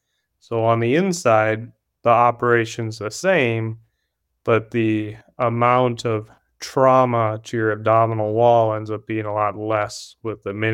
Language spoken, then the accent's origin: English; Wisconsin, United States; Yeah, so I grew up in Wisconsin.